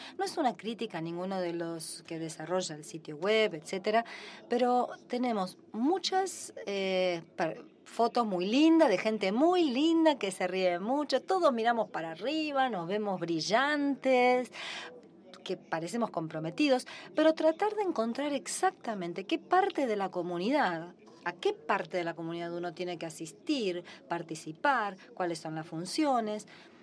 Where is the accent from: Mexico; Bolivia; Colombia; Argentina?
Argentina; yo vengo de la Argentina y soy representante de Argentina ante el GAC